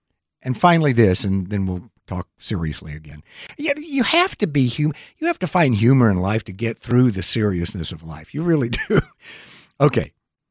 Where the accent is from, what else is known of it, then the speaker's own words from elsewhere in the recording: Texas, United States; Of course, I'm from Texas